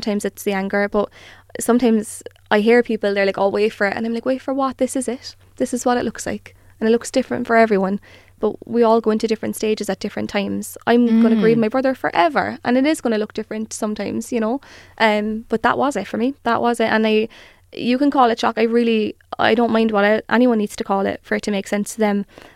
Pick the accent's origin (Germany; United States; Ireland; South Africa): Ireland; Cork, Munster; we grew up in Mayfield, like the second most disadvantaged area in Cork.